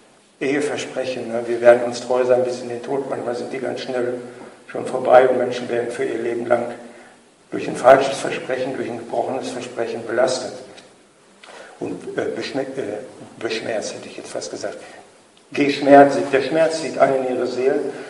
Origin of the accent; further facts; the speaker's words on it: North Rhine-Westphalia, Germany; wir sind sehr relativ arm aufgewachsen, mein Bruder und ich, wir sind in Trekkinghausen aufgewachsen, das kennt ja sicher jeder, am Fuß der Fersentalsperre.